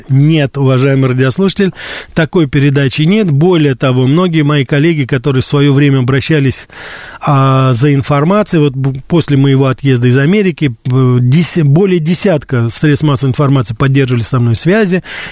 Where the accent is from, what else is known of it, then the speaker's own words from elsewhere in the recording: Russia; по фамилии они не догадывались, что я из России, а по языку тоже они особо не могли догадаться.